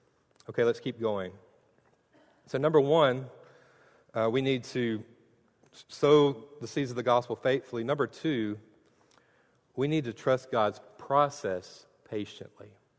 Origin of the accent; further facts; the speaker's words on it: Mayo, Florida, United States; I was back in my hometown preaching in Mayo, Florida, at Brewer Lake Baptist Church